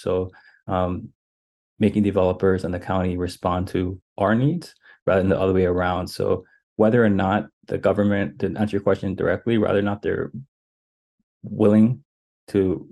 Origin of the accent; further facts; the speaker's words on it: Hawaii, United States; first language Hawaiian Pidgin English; That's why I learned my first language was Pidgin English, because they had to combine all their languages together to rise up and start the worker revolution in Hawaii against the sugar barons.